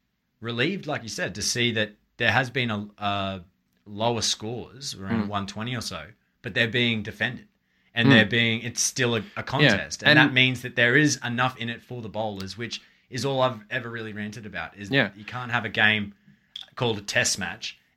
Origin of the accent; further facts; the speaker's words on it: Australia; I'm an Aussie.